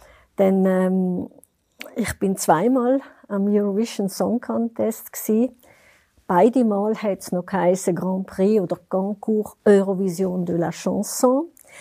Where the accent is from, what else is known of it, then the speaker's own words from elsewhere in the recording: St. Gallen, Switzerland; Und ich habe mich auch gefreut, dass ich ein Kleid aus St. Galler Stickerei getragen habe, wo ich damit meine Heimatstadt vertreten habe.